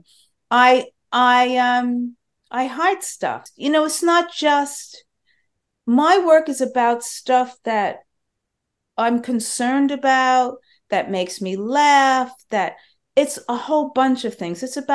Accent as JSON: {"language": "English", "region": "New York", "country": "United States", "said": "Look, I'm a Jew from New York."}